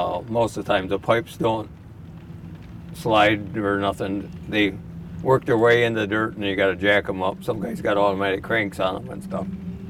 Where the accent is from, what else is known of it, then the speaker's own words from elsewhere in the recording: New London, United States; Yeah, I grew up in New London. I've been here all my life.